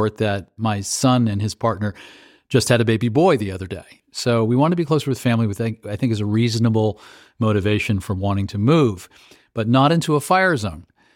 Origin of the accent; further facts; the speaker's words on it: Waterville, Maine, United States; Maine, my hometown of Waterville, had two outrageous floods last year.